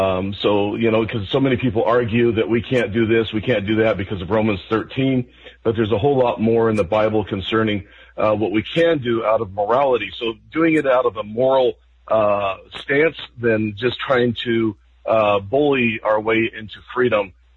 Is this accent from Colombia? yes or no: no; United States; beyond that, I'm an American on top of that.